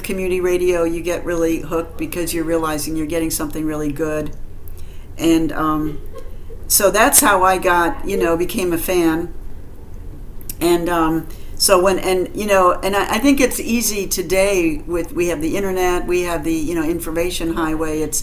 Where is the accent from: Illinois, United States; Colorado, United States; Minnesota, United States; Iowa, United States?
Iowa, United States; moved away as an adult; also born or lived in Los Angeles; I grew up in Iowa, but I went to Los Angeles to go to college.